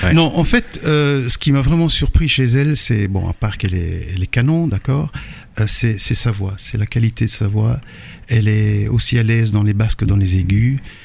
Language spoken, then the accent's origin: French; Charleroi, Wallonia, Belgium; je suis né à Rennes Street, hein, donc ici à Charleroi. Hein, je suis Carolo de pure souche, et je suis fier d'ailleurs d'être Carolo.